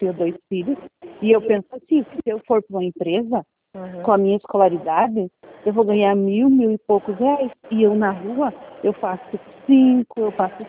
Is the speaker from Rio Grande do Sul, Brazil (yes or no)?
yes; Bento Gonçalves, Rio Grande do Sul, Brazil; Sim, sou de Bento Gonçalve